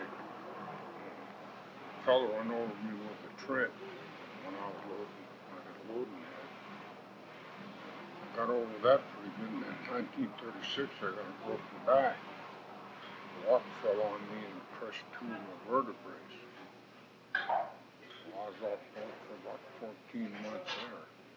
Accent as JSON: {"language": "English", "town": "Sublette", "region": "Wyoming", "country": "United States", "tie": "born there", "said": "I was born in Sublet."}